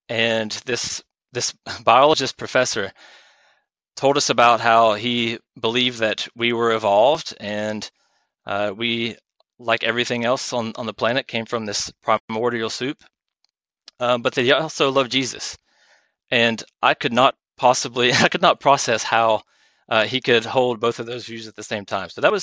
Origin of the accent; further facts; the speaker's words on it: Southeastern United States, United States; I grew up in the South, not South London, southeastern United States, where everyone is expected to go to church.